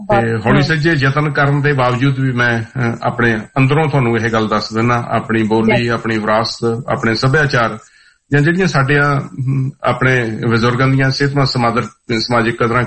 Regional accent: Bhangala, Punjab, India; also born or lived in Chak Khurd, India; ਤੇ ਜੇ ਪਿੰਡ ਦਾ ਪਿਛੋਕੜ ਪੁੱਛਣਾ ਤੇ ਭੰਗਾਲਾ ਨੂਰਮਲ ਨਕੋਦਰ ਦੇ ਏਰੀਏ ਦੇ ਵਿੱਚ, ਪੰਜਾਬ ਦੀ ਧਰਤੀ ਉੱਤੇ ਮੰਜਕੀ ਦੇ ਇਲਾਕੇ ਦੇ ਵਿੱਚ ਮੇਰਾ ਆਪਣਾ ਪਿੰਡ ਪੈਂਦਾ।

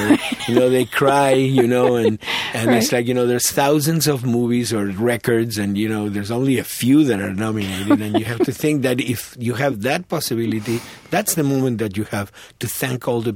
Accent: Argentina; you know, I came from Argentina to look at the world

